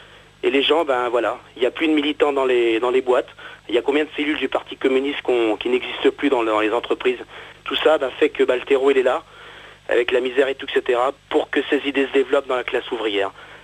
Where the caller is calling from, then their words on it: Châteauroux, Centre-Val de Loire, France; de Châteauroux, là.